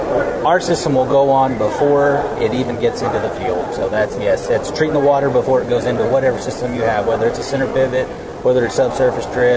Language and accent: English; Texas, United States; Yeah, I actually grew up in a small town north Panhandle, Texoma. I actually lived on the kind of split halfway, lived on the Texas side, but yeah, that's kind of where I grew up at.